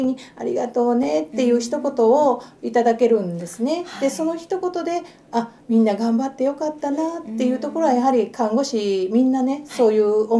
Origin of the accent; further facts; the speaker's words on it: Kyushu, Japan; で私も九州の出なので、うん、兄弟とかは九州にいてますの で